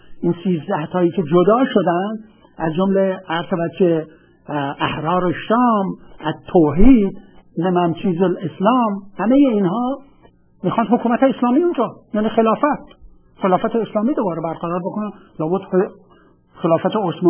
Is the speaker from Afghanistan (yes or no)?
no; Iran; به عنوان یه ایرانی اعتبار همه ما میره بالا